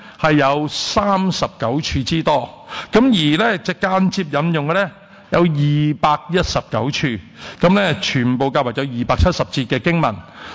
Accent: Hong Kong; 我哋系香港人系咪？咁但系我哋又系中国人啊嘛

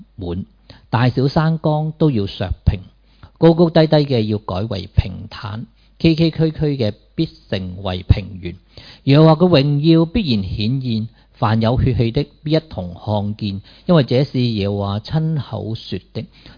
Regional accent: Hong Kong

